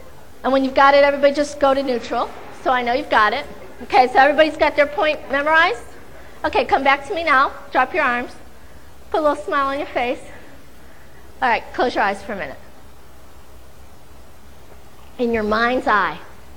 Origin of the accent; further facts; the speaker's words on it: Illinois, United States; I'm a Valley girl too, even though I'm originally from Illinois.